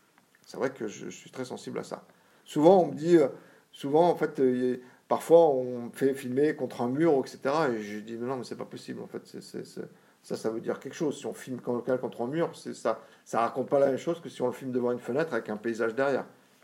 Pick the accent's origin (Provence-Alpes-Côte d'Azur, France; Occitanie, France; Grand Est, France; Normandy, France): Provence-Alpes-Côte d'Azur, France; Marseille; moi qui viens d'une famille absolument pas du tout dans le métier, dans le milieu artistique, j'étais un enfant, j'ai grandi, je suis né à Marseille, très très loin de Paris et des milieux du cinéma.